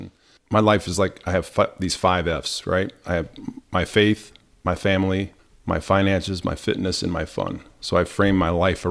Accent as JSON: {"language": "English", "town": "Liberty Center", "region": "Ohio", "country": "United States", "tie": "born or raised there", "said": "I grew up in Liberty Center, small farming community, about 3,000 people."}